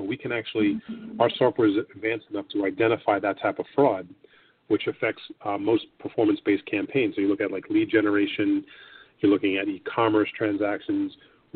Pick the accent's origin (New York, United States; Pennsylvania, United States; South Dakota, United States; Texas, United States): New York, United States; moved away as an adult; now in Delaware, United States; I had moved from New York. I'm born and raised in New York, and my wife and I and the kids moved down to Delaware.